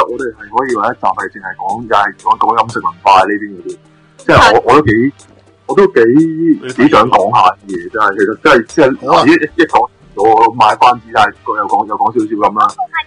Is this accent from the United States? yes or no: yes; United States; 其实咧，我哋美国人哋食嘢嘅时候咧，记得有习惯